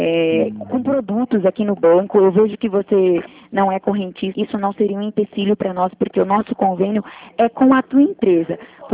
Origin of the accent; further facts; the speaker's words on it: Curitiba, Paraná, Brazil; Eu sou daqui de Curitiba, né?